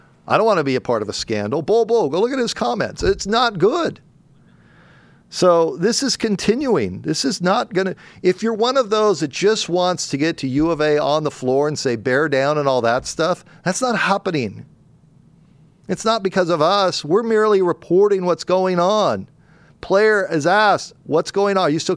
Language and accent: English; San Diego, California, United States; Even Holiday Bowl from where I grew up in San Diego.